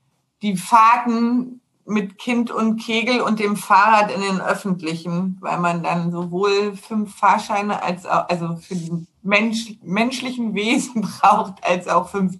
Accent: Berlin, Germany; aber ich bin auch Berlinerin, muss man dazu sagen.

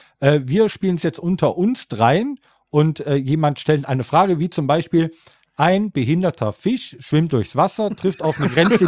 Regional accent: Rhineland, Germany; Ich bin Rheinländer.

